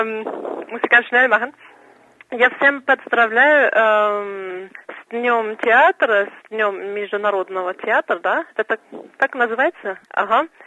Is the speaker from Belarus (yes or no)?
no; Germany; Russian is a second language; now in Moscow, Russia; Я в Москве живу, но я из Германии.